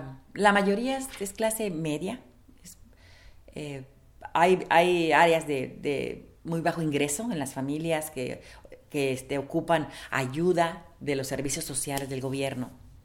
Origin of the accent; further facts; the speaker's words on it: Jalisco, Mexico; born there; also born or lived in Tijuana; Mi fecha de nacimiento es noviembre 21 de 1952 y nací en Jalisco, México.